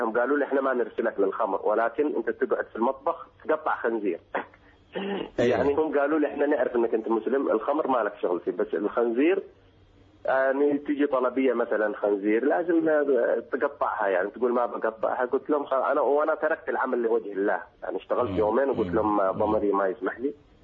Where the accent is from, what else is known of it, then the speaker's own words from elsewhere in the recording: Somalia; طبعا عائلة أنا كبيرة في الصومال، أنا صومالي